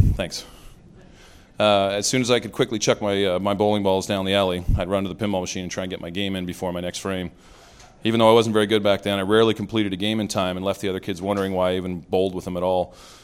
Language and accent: English; Winnipeg, Manitoba, Canada; I grew up in Winnipeg, Manitoba, Canada, where it's so flat you can watch your dog run away for 3 days.